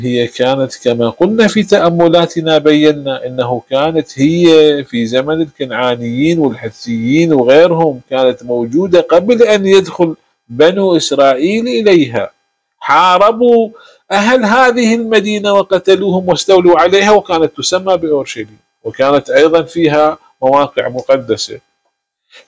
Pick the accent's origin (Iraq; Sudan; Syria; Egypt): Iraq; عندنا في العراق، كان عندنا شارع بشار يسمى في البصرة